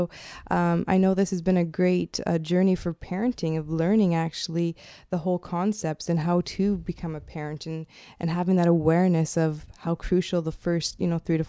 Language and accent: English; Manitoba, Canada; I'm from Manitoba, so, you know, the prairies, and I was living in Kananaskis in the middle of the mountains.